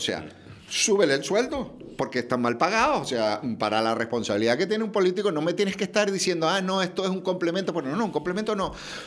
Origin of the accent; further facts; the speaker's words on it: Santa Brígida, Canary Islands, Spain; now in Santa Cruz, Spain; No, yo soy de Santa Brígida, vivo en Santa Cruz, pero yo soy de Canarión.